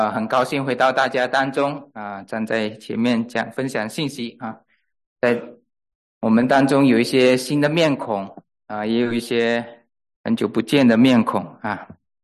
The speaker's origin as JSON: {"language": "Chinese", "country": "Malaysia", "said": "整个房间里面都是马来西亚人，感觉不一样啊，跟自己家乡的人聚在一起啊"}